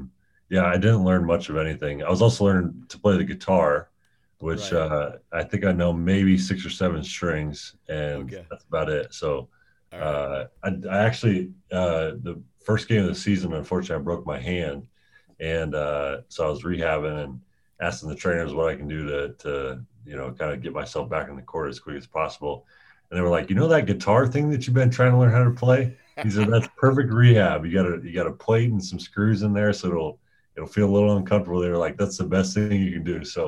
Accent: Indiana, United States; I've never met Bobby Knight for as many, you know, growing up in Indiana.

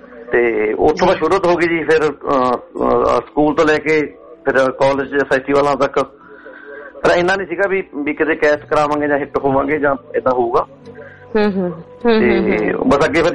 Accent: Mahi Nangal, Punjab, India; born there; ਮੇਰੇ ਪਿੰਡ ਦਾ ਨਾਂ ਮਹੀ ਨੰਗਲ ਮੇਰਾ ਤਾਂ ਜੁੜਿਆ ਜੀ, ਮੇਰਾ ਉਸ ਪਿੰਡ ਚ ਮੈਂ ਜਨਮ ਲਿਆ

